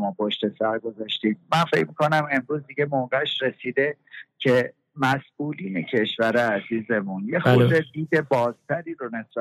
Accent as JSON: {"language": "Persian", "country": "Iran", "said": "امکان این رو به من و شما میده به عنوان یه ایرانی"}